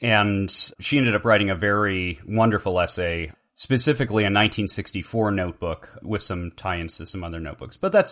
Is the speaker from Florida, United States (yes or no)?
no; Chicago, Illinois, United States; Or I am also from Chicago and still have family and friends up there, so we could meet in Chicago.